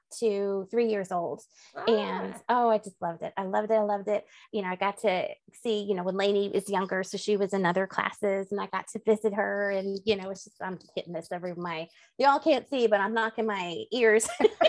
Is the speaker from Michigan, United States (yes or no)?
no; New Jersey, United States; also born or lived in Georgia / Kentucky; now in Noblesville, United States; So my dad had relocated to a couple different places with his job. And so we're from Jersey. We've lived in Georgia. We've lived in Kentucky. So that's where I met my hubby, had our family. And we moved to Indiana, actually Noblesville, Indiana.